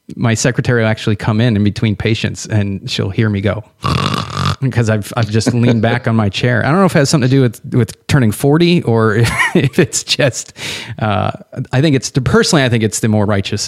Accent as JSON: {"language": "English", "region": "New Hampshire", "country": "United States", "tie": "born or raised there", "said": "I grew up in New Hampshire, so yeah, I know those days."}